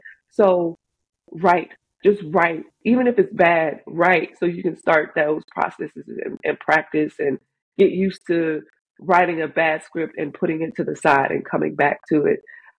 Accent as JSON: {"language": "English", "town": "New Orleans", "region": "Louisiana", "country": "United States", "said": "Like, I'm from New Orleans, and you know that, you know, when it rains and there's water that goes into the trash can, New Orleans is floating down there somewhere in the bottom of that trash can. That's where I came from"}